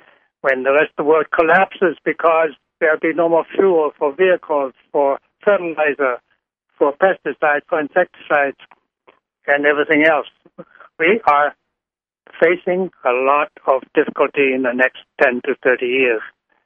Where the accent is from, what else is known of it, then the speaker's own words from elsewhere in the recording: Germany; I grew up in Germany on a farm. I was born 1930. I just turned 81